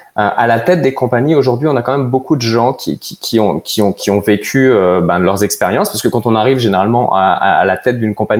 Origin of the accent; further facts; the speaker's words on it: France; accent: French; now in Canada; comme on l'entend à mon accent, je viens de France